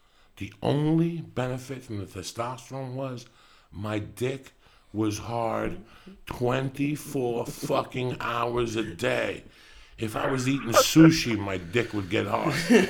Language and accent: English; New Jersey, United States; because listen, I had friends growing up in Jersey that were doing steroids